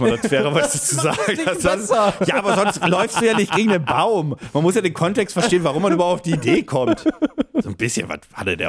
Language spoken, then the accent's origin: German; Hamburg, Germany; ich komme aus Hamburg